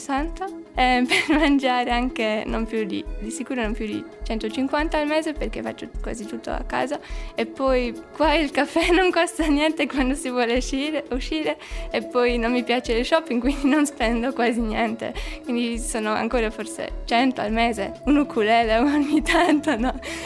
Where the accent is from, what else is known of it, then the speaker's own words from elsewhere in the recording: Salzburg, Austria; Italian is a second language; now in Cagliari, Italy; Da Salisburgo, in Austria.